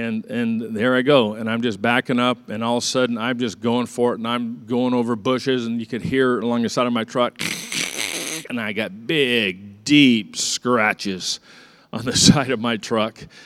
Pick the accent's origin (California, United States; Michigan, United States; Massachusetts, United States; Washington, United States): California, United States; And I didn't badmouth California because I'm from California.